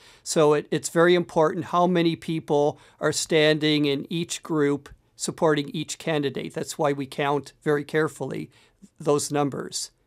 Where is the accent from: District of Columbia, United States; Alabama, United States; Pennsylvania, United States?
Pennsylvania, United States; moved away as an adult; now in Iowa, United States; I moved to Iowa in 1996 from, I grew up in Pennsylvania. The caucus system was new to me.